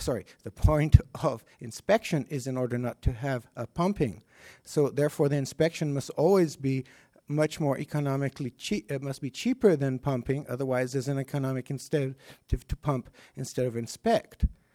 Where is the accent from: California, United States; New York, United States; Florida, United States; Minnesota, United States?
California, United States; Los Osos; from Los Osos